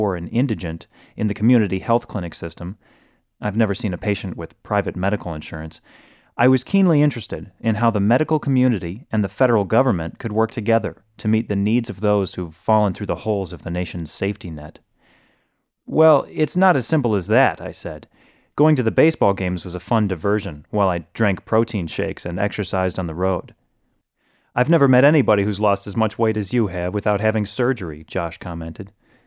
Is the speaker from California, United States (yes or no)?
yes; San Diego, California, United States; I met him while attending a White House conference on faith-based and community initiatives in my hometown of San Diego.